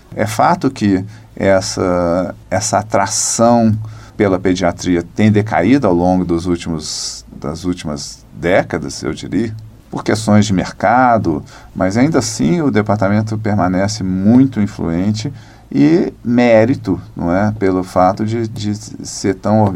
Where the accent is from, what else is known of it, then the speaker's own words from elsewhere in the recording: Belo Horizonte, Minas Gerais, Brazil; born there; Eu sou nascido em Belo Horizonte, tenho 56 anos, formado nessa casa em 1986